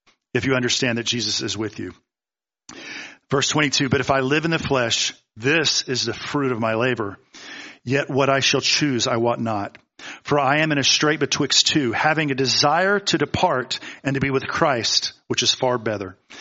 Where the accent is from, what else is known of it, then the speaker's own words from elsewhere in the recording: the South, United States; And I was going to college in Boston. I grew up in the South, so it was frightening to go to a big city, cultural melting pot, Boston, Massachusetts, and I was frightened.